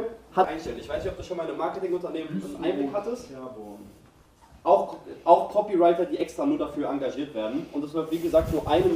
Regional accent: Maintal, Hesse, Germany; ich komme aus Maintal. Ich weiß nicht, sagt dir Maintal was? Ja, ja, ist direkt zwischen Hanau und Frankfurt. Und eigentlich quasi in Fechenheim.

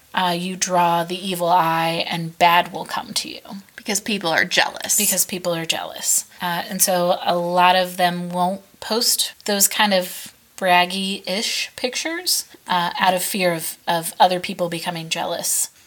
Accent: United States; normally that's not a huge deal, even as an American, if your Facebook page gets hacked

